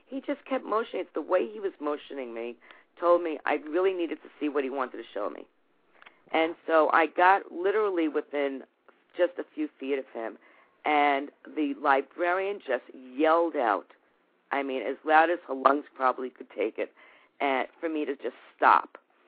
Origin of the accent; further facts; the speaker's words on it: New York, United States; And basically, I'm from New York originally and from the suburbs.